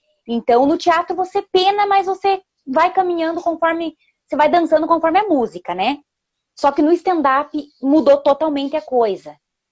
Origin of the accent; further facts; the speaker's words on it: Palmeira, Paraná, Brazil; now in Curitiba, Brazil; eu sou natural de Palmeira, então quando eu vim de Palmeira para cá, há uns 15 anos atrás, eu viajei por vários outros lugares, morei em outro país e tudo mais.